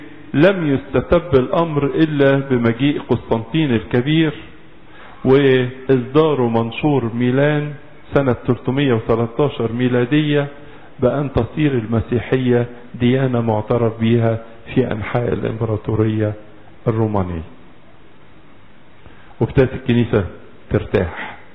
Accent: Egypt; نفتخر كمصريين

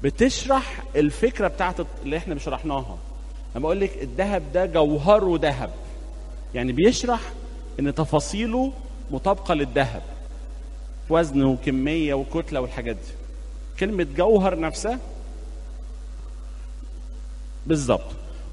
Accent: Egypt; ولما ابتدت تطبع عندنا في مصر

